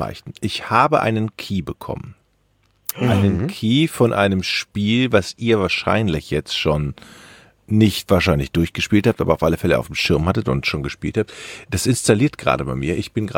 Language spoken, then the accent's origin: German; Düsseldorf, North Rhine-Westphalia, Germany; Ich als Düsseldorfer